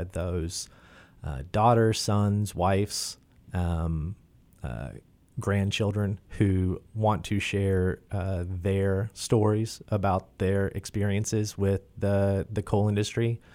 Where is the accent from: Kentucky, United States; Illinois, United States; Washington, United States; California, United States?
Kentucky, United States; I grew up in Western Kentucky, so a different area for coal mining, but over, I grew up on the Green River